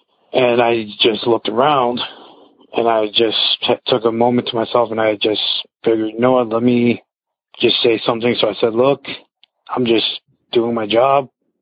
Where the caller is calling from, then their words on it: Chicago, Illinois, United States; I'm calling from Chicago, Illinois.